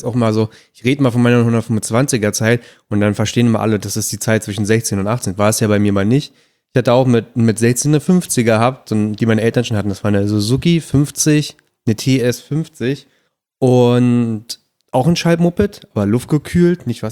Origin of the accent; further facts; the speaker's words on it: Brandenburg, Germany; ich bin Ossi halt, ne? Und in Brandenburg, alle in meiner Schule hatten eine Simson gehabt.